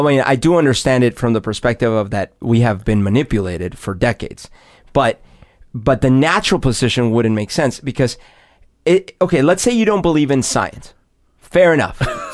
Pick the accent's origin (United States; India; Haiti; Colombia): Colombia; I had seen that growing up in Colombia